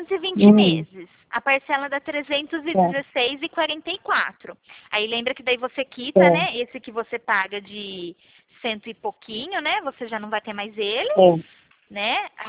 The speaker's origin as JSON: {"language": "Portuguese", "town": "Araras", "region": "São Paulo", "country": "Brazil", "said": "Eu não sou de Caxias, sou de Araras."}